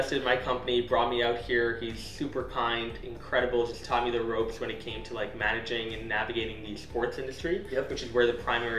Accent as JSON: {"language": "English", "country": "Singapore", "tie": "born there", "said": "I was born in Singapore and hyper competitive environment, like the best place to grow up in as a child."}